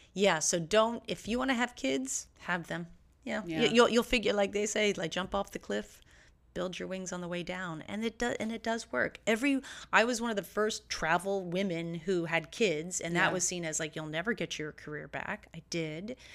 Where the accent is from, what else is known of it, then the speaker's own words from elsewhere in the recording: New Hampshire, United States; it was based on New Hampshire, where I was from.